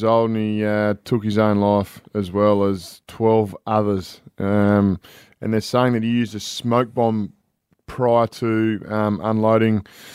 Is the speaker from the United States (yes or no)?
no; Broken Hill, New South Wales, Australia; now in South Australia, Australia; Yeah, a lot of people come down from Broken Hill. We have our own back home